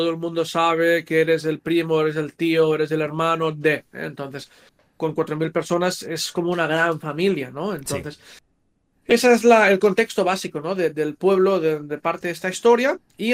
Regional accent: Castellar del Vallès, Catalonia, Spain; Vamos primero a Castellar del Vallès, que es también mi pueblo, ¿no?

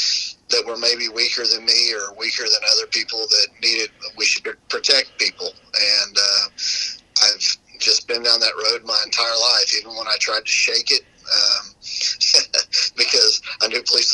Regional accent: Perry, Oklahoma, United States; born there; I was born here in Oklahoma, in Perry, America.

